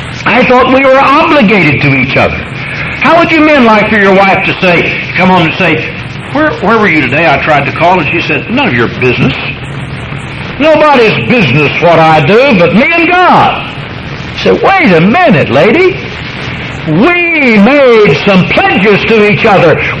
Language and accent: English; United States; I'm glad to be an American. I'll tell you something, I have obligations as an American.